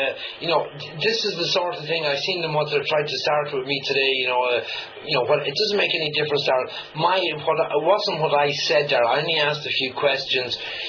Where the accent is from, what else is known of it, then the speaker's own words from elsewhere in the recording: Ireland; accent: Irish; I read in a blog today the interview was crap because of my Irish accent